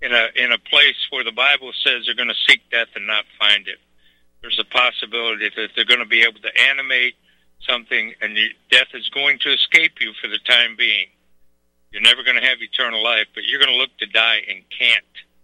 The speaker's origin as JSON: {"language": "English", "region": "Scotland", "country": "United Kingdom", "said": "I'm Scottish and I'm Irish, and I'm British."}